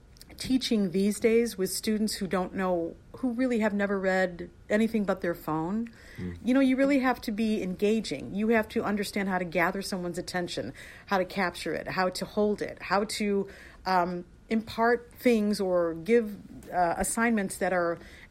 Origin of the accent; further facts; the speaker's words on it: Chicago, Illinois, United States; And I grew up in the Chicagoland area. So actually, when I was offered the position here, it really felt like home for me